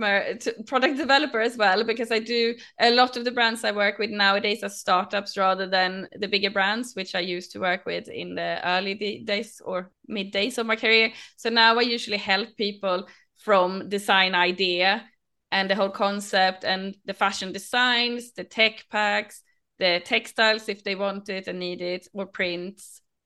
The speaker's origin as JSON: {"language": "English", "country": "Sweden", "tie": "born or raised there", "moved": "yes", "lives_now": "London, United Kingdom", "said": "growing up in Sweden, it wasn't the biggest fashion industry. So instead, I studied graphic design and became a graphic designer. But when I moved to London"}